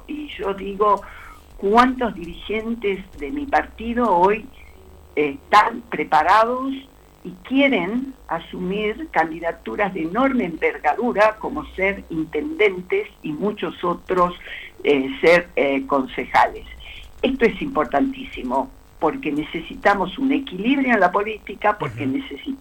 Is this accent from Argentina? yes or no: yes; Tartagal, Salta, Argentina; Vengo de Tartagal, sí.